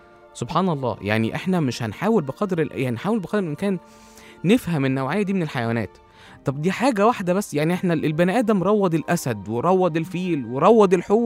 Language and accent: Arabic; Egypt; وهتلاقيه عندنا في مصر، عندنا في الجيش برضو عندنا كلاب الحرب